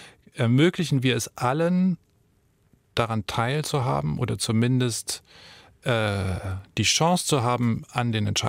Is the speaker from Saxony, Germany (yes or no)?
yes; Dresden, Saxony, Germany; Geboren in Dresden, aufgewachsen in Dresden, bin natürlich in diesen Erfahrungsraum hineingewachsen.